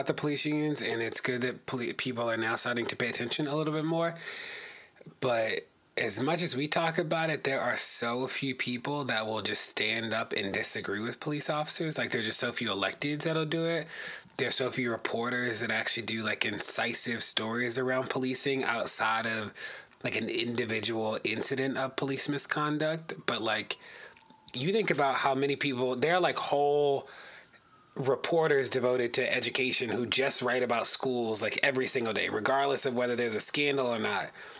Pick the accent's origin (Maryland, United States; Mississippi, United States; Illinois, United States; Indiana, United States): Maryland, United States; Baltimore; I live in Baltimore. I'm from Baltimore.